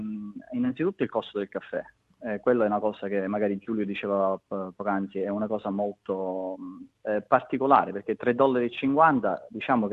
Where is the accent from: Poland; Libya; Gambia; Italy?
Italy; Floridia, Sicily; now in Australia; io sono siciliano di Floridia, provincia di Siracusa